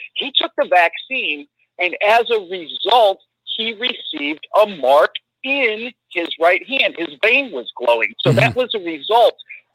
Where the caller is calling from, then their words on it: Cleveland, Ohio, United States; Hey, … … from Cleveland.